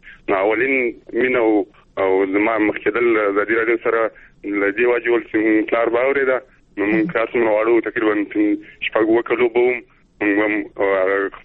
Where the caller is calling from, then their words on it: Zabul, Afghanistan; مې د زابل راغلی.